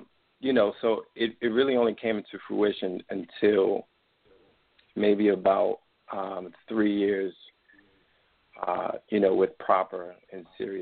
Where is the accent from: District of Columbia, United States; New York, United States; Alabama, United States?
District of Columbia, United States; Washington; I'm from the Washington, D.C. area. And I had the privilege of traveling abroad because my mother worked for the Foreign Service.